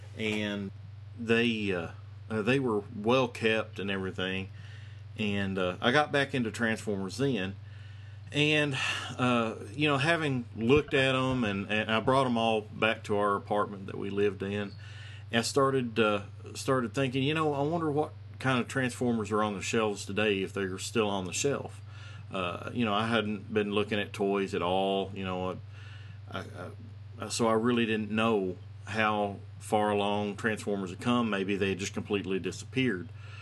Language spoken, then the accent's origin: English; Florida, United States; As many of you may know, I grew up in South Florida and went to college in the central part of the state.